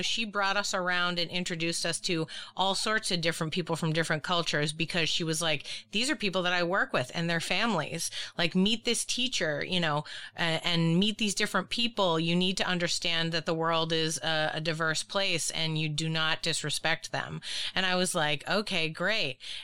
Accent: Boston, Massachusetts, United States; Like I mentioned, I'm from Boston. It's a racist place.

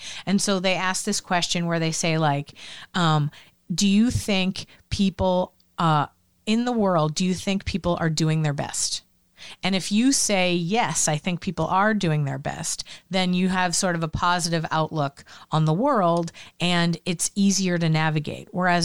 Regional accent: Boston, Massachusetts, United States; I mean, I'm from Boston originally, and I don't know if you know anything about Boston, but the motto is, you think you're better than me?

